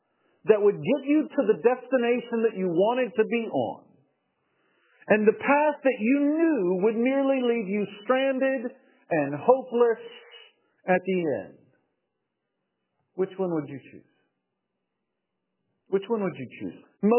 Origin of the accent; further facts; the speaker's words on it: Texas, United States; I took a job up in Iowa, growing up in East Texas.